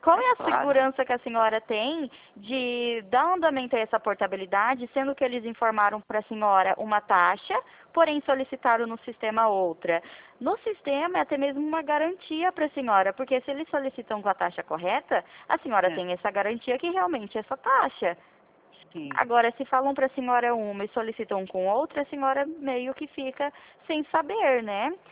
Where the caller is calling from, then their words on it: Presidente Prudente, São Paulo, Brazil; interior cidade? De São Paulo, na cidade de Presidente Prudente.